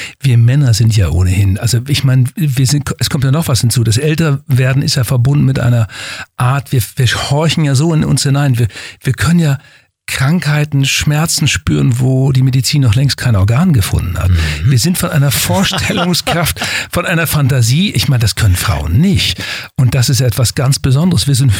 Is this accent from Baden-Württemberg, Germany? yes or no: no; Twistringen, Lower Saxony, Germany; auf dem Friedhof in Twistring, meinem Heimatort